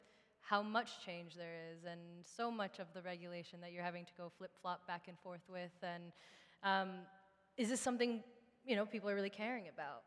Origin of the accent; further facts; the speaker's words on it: Texas, United States; that was my first time revealing that I'm from Texas.